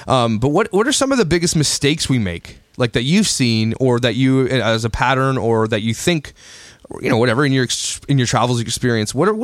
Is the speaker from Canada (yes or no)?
yes; Canada; We're Canadian, so we're on the real system. Kilometers.